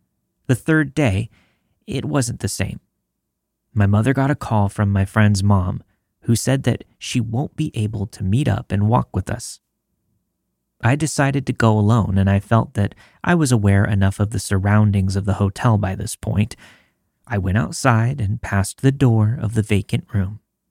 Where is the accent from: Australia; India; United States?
India; This happened when I was in Delhi, India. I'm an Indian girl, and I was 14 years old at the time.